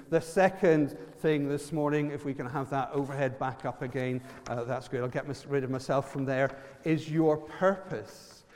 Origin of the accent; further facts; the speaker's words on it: Ireland; accent: Irish; With my Irish accent, there might be something of a problem, apart from anything else, in order to getting into the Buckingham Palace.